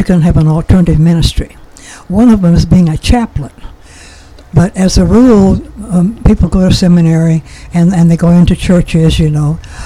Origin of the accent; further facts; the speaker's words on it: Oklahoma, United States; My oldest son once said to me, "Mom, am I half Okie? You're full-blooded, aren't you?"